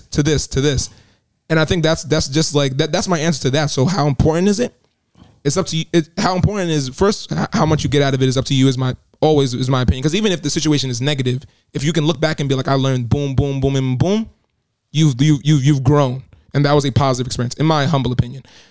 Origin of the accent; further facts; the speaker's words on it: United States; And I think me living here, growing up in America